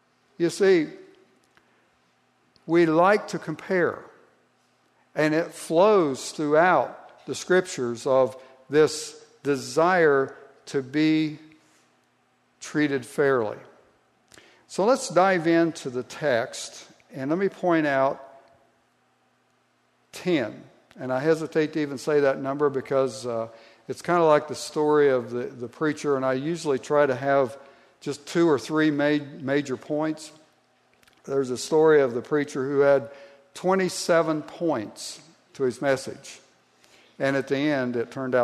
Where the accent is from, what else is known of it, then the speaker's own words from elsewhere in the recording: Ohio, United States; Now, where I grew up in Southeast Ohio, labor unions were big.